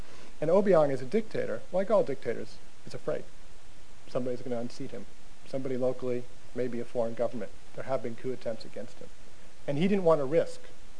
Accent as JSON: {"language": "English", "country": "United States", "said": "don't touch me, I'm an American"}